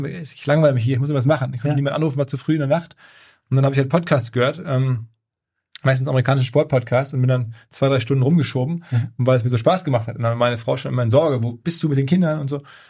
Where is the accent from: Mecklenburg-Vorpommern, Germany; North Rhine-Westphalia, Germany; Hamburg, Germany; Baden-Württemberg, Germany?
North Rhine-Westphalia, Germany; Essen; Ich bin in Essen groß geworden, da sehr stark im Fußballverein sozialisiert